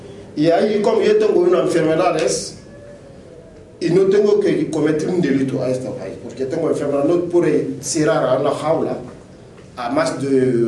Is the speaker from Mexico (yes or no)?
no; Guinea; Spanish is a second language; cuando le he presentado a la gente que soy de Guinea Conakry